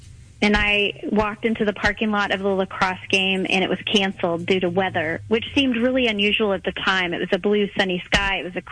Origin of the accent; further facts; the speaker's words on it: Marlow, Oklahoma, United States; moved away as an adult; also born or lived in Kansas City; I'm from Oklahoma. I was born and raised in Oklahoma. I always say I'm a Sooner born and Sooner bred. I graduated high school in a small town in Oklahoma and Marlow, and then I went to the University of Oklahoma, moved to Kansas City right out of college